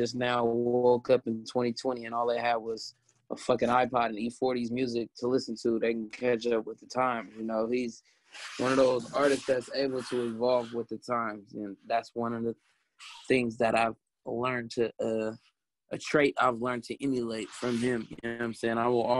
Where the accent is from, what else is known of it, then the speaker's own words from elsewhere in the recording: California, United States; that's Bay Area culture, Bay Area slang. Yeah. I'm from the Bay Area.